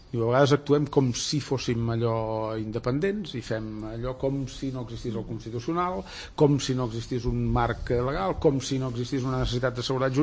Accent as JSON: {"language": "Catalan", "town": "Vic", "region": "Catalonia", "country": "Spain", "said": "Jo sóc de Vic"}